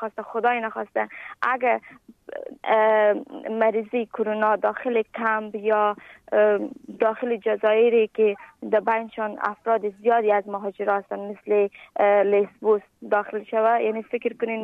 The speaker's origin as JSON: {"language": "Persian", "country": "Afghanistan", "moved": "yes", "lives_now": "Greece", "said": "از افغانستان آمدیم و در کمپ روسنا زندگی میکنیم. یک ساعت از آتین فاصله داره، نزدیک کمپ تیواست."}